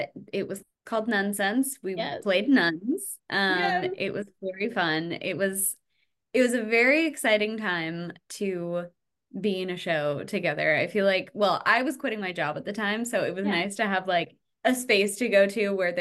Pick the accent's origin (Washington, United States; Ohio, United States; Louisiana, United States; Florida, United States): Washington, United States; Seattle; But I'm from Seattle. So I'd have to like go to Seattle to go.